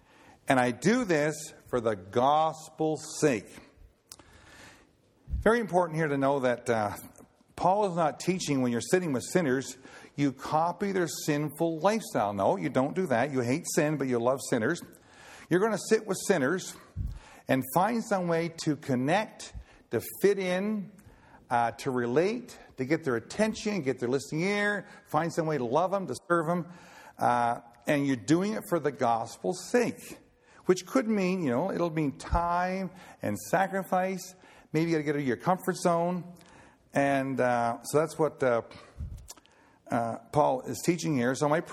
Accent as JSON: {"language": "English", "region": "Nova Scotia", "country": "Canada", "tie": "born or raised there", "said": "which is about 10 miles from where I was raised in Nova Scotia."}